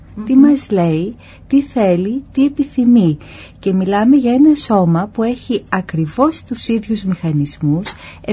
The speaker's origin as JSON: {"language": "Greek", "country": "Greece", "said": "επειδή είμαστε Έλληνες και γύρω από ένα τραπέζι γιορτάζουμε, κλαίμε, χαιρόμαστε"}